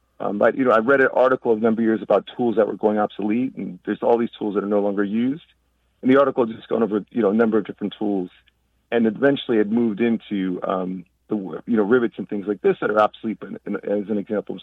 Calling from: Raleigh, New Jersey, United States; I'm calling from New Jersey, Raleigh, New Jersey.

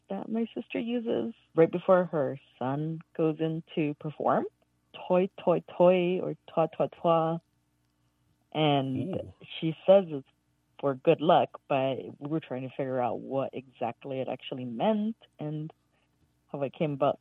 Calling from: Escondido, California, United States; I'm calling from Escondido, California, in San Diego County.

